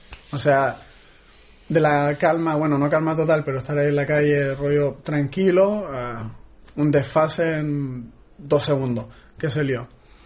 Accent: Chile; soy chileno, tengo 26 años, bueno, casi 27, en una semana 27

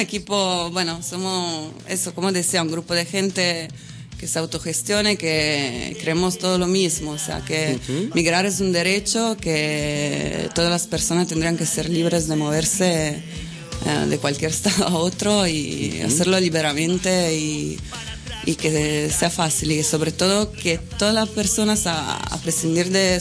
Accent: Italy; Spanish is a second language; Porque yo soy italiana

